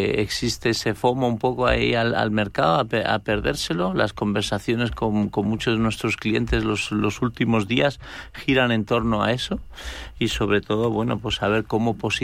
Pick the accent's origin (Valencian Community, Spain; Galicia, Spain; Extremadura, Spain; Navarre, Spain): Valencian Community, Spain; Alicante; yo soy cocinilla, yo hago arroces, como buen alicantino